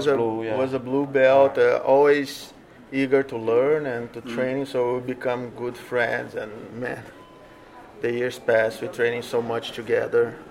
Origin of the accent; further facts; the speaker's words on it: Rio de Janeiro, Brazil; English is a second language; I'm from Rio de Janeiro.